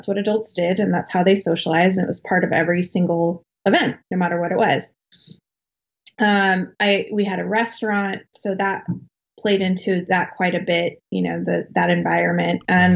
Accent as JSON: {"language": "English", "region": "Colorado", "country": "United States", "tie": "born or raised there", "said": "So I grew up in, I was born and raised in Colorado in like a small town south of Denver. I lived there all through my life."}